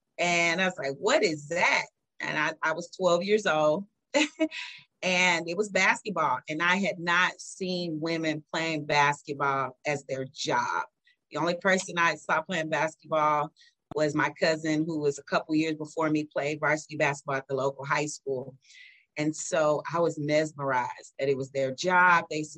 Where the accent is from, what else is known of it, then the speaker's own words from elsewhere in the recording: Houston, Texas, United States; So I'm from Houston. I'm a local girl, went to Prairie View for undergrad, went to Texas Southern.